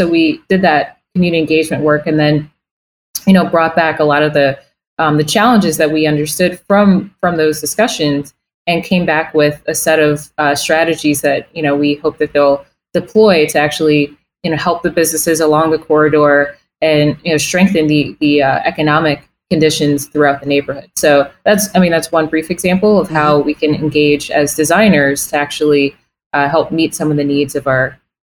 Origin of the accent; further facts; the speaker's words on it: Detroit, Michigan, United States; perhaps in the heart of a city like Detroit, my hometown